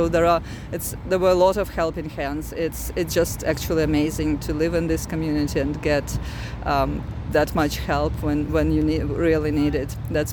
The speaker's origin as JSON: {"language": "English", "country": "Ukraine", "tie": "born or raised there", "said": "I do have ties with Ukraine. I am from Ukraine. I'm actually Russian by nationality, but I lived in Ukraine all my life and have great ties with people in Ukraine."}